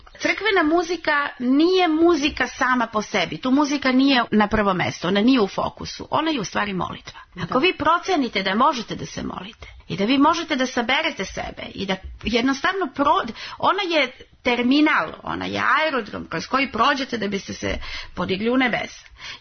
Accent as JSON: {"language": "Serbian", "country": "Serbia"}